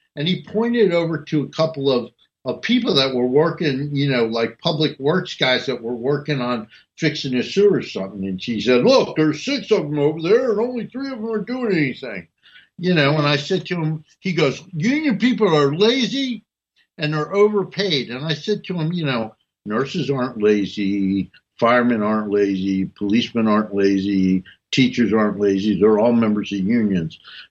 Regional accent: New Jersey, United States; Well, I would just say that I was raised in North New Jersey

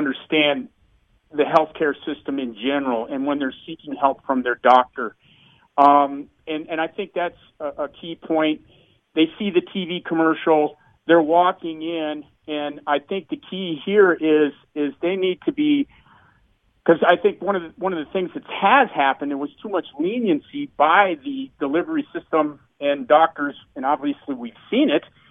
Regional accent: Wisconsin, United States; Boy, talking to Chicago, I'm originally from Wisconsin, and Brett Favre, and everybody knows the pain

